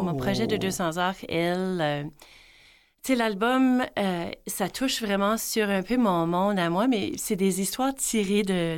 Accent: Winnipeg, Manitoba, Canada; born there; now in Sainte-Anne, Canada; Bien, moi, je suis née à Saint-Boniface, au Manitoba, dans la ville de Winnipeg. Et j'habite maintenant entre deux villages francophones, Sainte-Geneviève et Sainte-Anne.

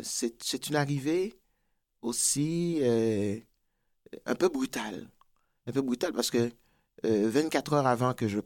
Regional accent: New York, United States; also born or lived in Port-au-Prince, Haiti; J'ai dit, ben, je viens de New York.

